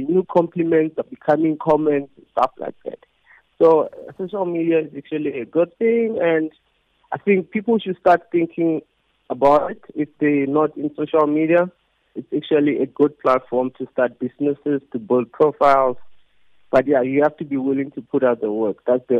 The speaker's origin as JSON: {"language": "English", "town": "Venda", "region": "Limpopo", "country": "South Africa", "tie": "born or raised there", "lives_now": "Gauteng, South Africa", "said": "It's a vendor name. I'm a vendor. I was raised in Venda. I just came here in Gauteng just to hustle."}